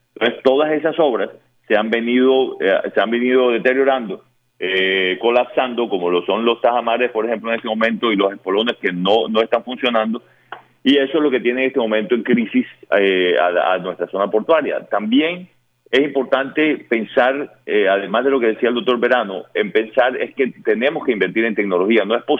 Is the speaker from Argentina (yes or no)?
no; Barranquilla, Atlántico, Colombia; Nosotros como barranquilleros también somos responsables de lo que nos está pasando.